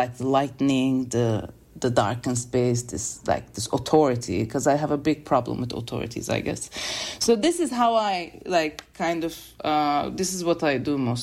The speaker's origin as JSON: {"language": "English", "region": "Istanbul", "country": "Turkey", "tie": "born or raised there", "second_language": "English", "said": "Because I was raised in Istanbul and like raised in the system of the like Turkish educational, national educational system"}